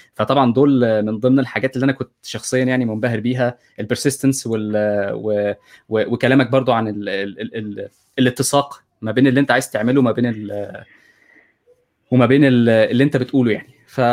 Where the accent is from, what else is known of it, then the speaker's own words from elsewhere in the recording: Egypt; انا كنت اعرفه وهو عارف ان انا من مصر،